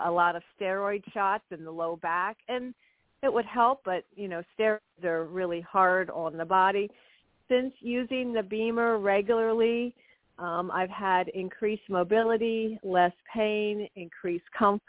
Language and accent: English; Reading, Pennsylvania, United States; Hi, I'm from Reading, Pennsylvania.